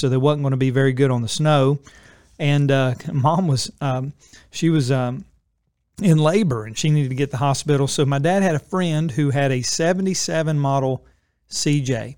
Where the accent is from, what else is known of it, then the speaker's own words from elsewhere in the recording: Beckley, West Virginia, United States; so I was born in Beckley, West Virginia. My dad was, that's where I'm from, born there.